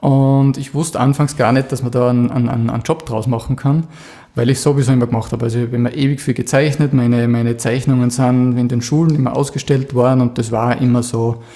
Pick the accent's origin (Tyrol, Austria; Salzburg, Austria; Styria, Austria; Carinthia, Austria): Styria, Austria; Krieglach; Ja, ich komme aus Kriegliach im Mürztal.